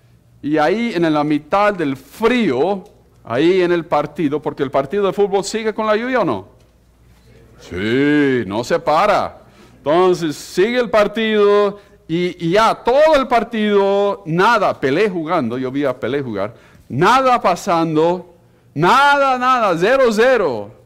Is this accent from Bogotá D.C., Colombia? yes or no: yes; Bogotá, Bogotá D.C., Colombia; y a la edad de 2 años fui a vivir allá. Como muchos llegan, traen sus hijos de México a vivir acá, yo fui a Colombia y ahí tuve el gozo de vivir en Bogotá, la capital, y yo viví a 2 cuadras del campín